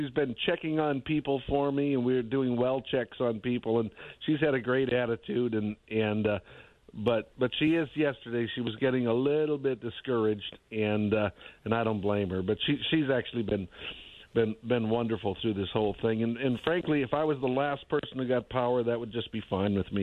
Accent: North Dakota, United States; I'm originally from North Dakota, so it's not really a strange thing to me.

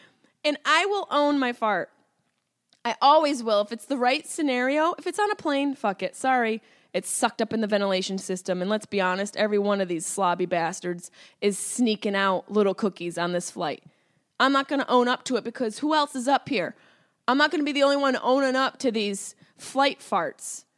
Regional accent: Syracuse, New York, United States; accent: Syracuse; I put on my hat, my sunglasses, my hat, my Syracuse accent came out.

